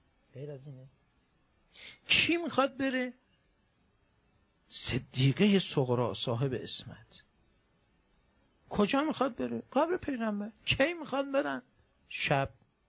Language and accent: Persian; Iran; شرمساری بگیم ما ایرانی هستیم